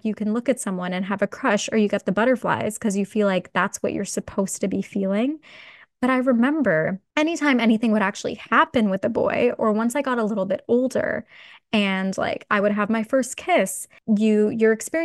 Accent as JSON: {"language": "English", "town": "Whitby", "region": "Ontario", "country": "Canada", "tie": "born or raised there", "said": "I grew up in Whitby, Ontario. And for those of you who don't know where Whitby is, it's a smaller town about like an hour outside of Toronto. It's a little bit more east."}